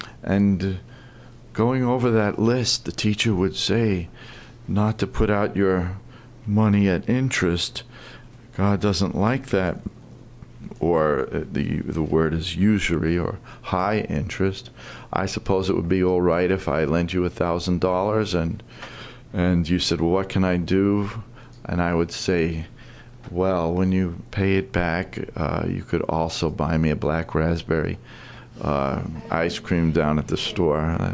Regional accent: New York City, New York, United States; I come from New York City. I think there have been tornadoes there, but I've never seen one.

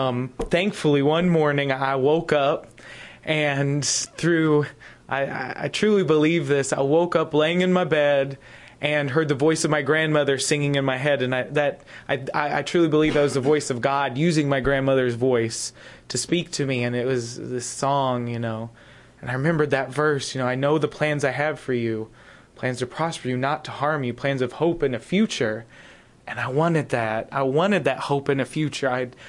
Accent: Helena, Montana, United States; I am originally from Helena, Montana.

